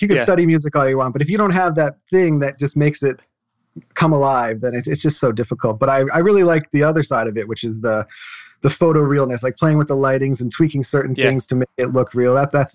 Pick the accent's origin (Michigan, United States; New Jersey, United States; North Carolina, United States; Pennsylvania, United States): Pennsylvania, United States; I'm from Pennsylvania, so going to the state school was kind of like the natural thing to do.